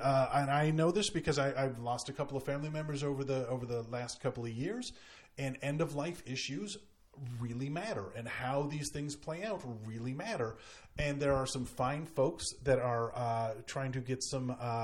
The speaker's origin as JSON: {"language": "English", "country": "United States", "said": "And as an American, I don't feel I have religious freedom"}